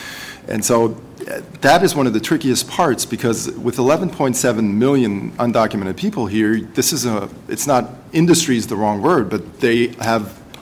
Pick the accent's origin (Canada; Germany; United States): Germany; although I'm half American, I was born and raised in Germany, so I have a German perspective on this.